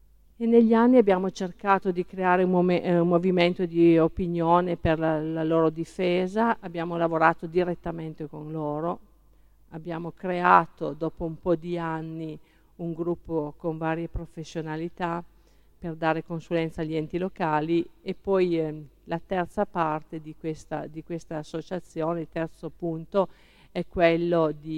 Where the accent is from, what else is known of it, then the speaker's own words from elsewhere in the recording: Piedmont, Italy; per fortuna che sono piemontese doc